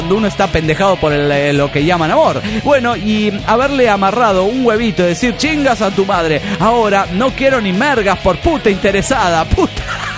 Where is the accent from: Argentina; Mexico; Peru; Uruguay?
Mexico; soy bien mexicano